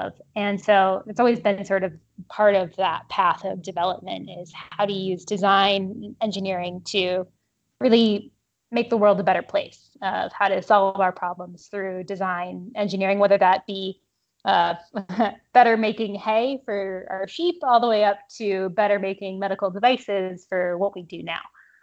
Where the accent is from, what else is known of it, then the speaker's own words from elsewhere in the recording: Michigan, United States; I am originally from the Upper Peninsula of Michigan on a sheep farm in the middle of nowhere.